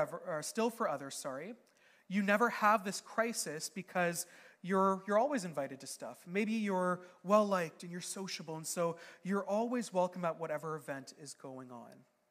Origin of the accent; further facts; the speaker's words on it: Chatham, Ontario, Canada; also born or lived in Niagara; now in Kingston, Canada; I grew up in Chatham, Ontario, by the way, before I came to Niagara and then to Kingston.